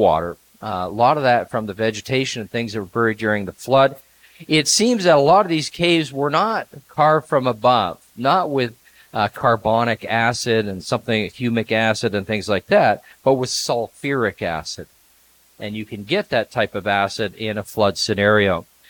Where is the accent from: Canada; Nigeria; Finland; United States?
Canada; I am a Canadian, by the way